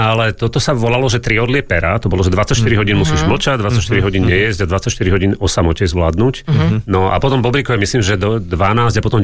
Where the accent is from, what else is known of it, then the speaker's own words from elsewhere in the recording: Záhorie, Slovakia; ja som sa ako narodil na Záhorí, respektíve ako vyrastal som na Záhorí, ale vlastne teraz, nevadí, a teraz pôsobím najmä na východnom Slovensku